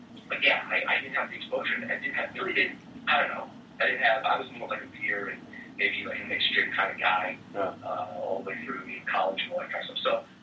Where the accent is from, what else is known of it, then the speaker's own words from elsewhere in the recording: New York, United States; okay, so I'm a New Yorker, he's a New Jersey guy